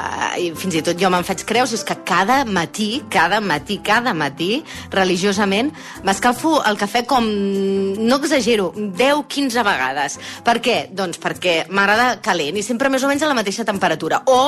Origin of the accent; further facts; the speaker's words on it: Botarell, Catalonia, Spain; tinc 42 anys, sóc de Botarell, que això és un poblet molt petit del Baix Camp